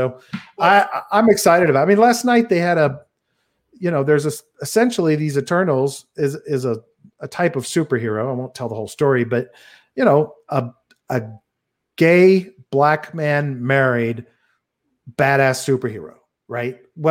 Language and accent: English; Texas, United States; moved away; also born or lived in Oklahoma; I grew up in Texas and Oklahoma, and I moved to New Jersey